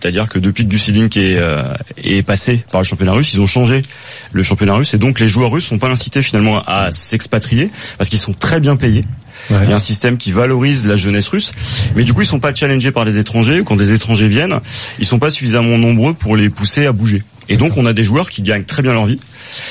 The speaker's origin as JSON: {"language": "French", "country": "France", "said": "c'est l'impression qu'on a en tant qu'occidentaux et en tant que français"}